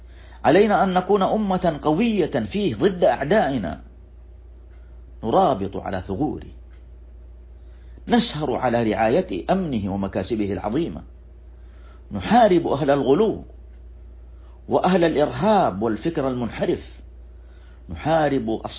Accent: Saudi Arabia; إن من النعم علينا في بلادنا المملكة العربية السعودية

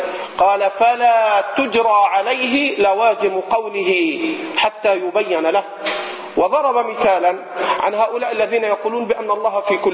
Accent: Egypt; على لهجتنا في مصر

